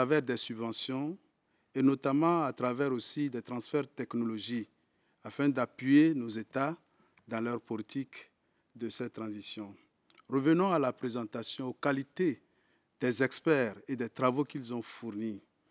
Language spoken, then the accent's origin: French; Togo; Je viens fraîchement du Togo.